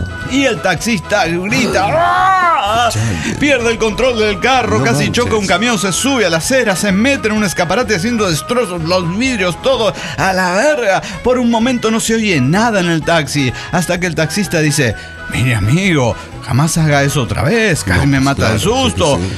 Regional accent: Lima, Peru; Soy la renegada de Lima, Perú.

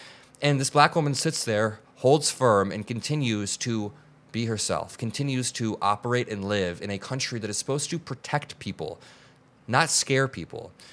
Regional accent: Indiana, United States; There are so many doctors, dentists, heart surgeons, just where I grew up in Northwest Indiana that are immigrants.

